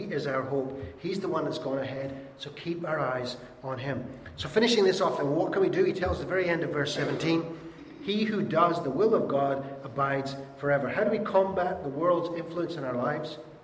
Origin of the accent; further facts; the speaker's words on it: Scotland, United Kingdom; I'm Scottish, I can get away with that one.